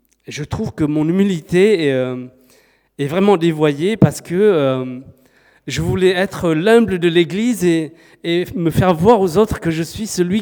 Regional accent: China; French is a second language; La question que je vous pose en tant que Chinois.

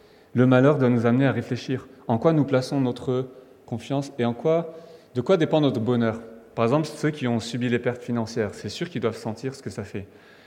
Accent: France; j'ai grandi en France. Donc, je suis français. Mais j'ai la nationalité portugaise aussi.

